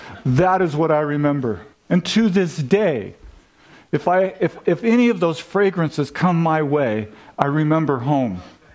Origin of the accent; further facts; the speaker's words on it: Vista, California, United States; I was raised in Vista, California. I don't know if you're familiar with it. We're inland from Oceanside, right?